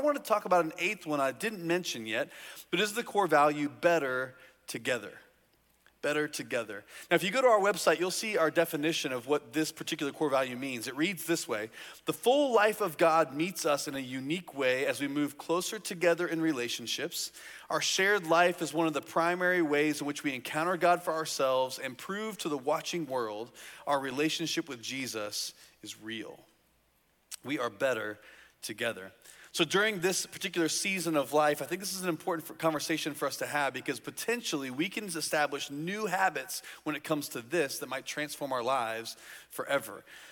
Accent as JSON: {"language": "English", "region": "Indiana", "country": "United States", "tie": "born or raised there", "said": "2 couples from my hometown in Indiana"}